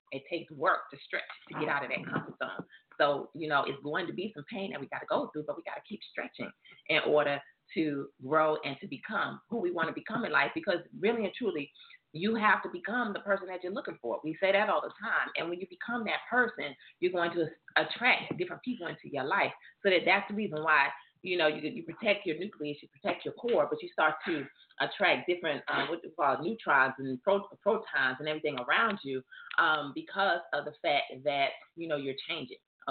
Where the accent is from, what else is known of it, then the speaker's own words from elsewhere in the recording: Paterson, New Jersey, United States; So, for real, I got some Patterson. I grew up in Patterson, New Jersey. All right? So, I can go hood.